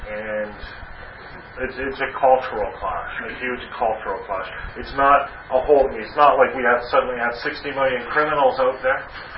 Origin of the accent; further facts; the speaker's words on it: Canada; It's just being Canadian, I'm very sensitive about how I phrase that.